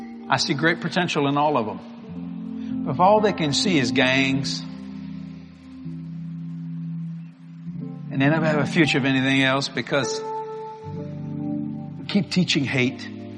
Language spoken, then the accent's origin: English; Louisiana, United States; I'm a Cajun. I'm proud of my heritage.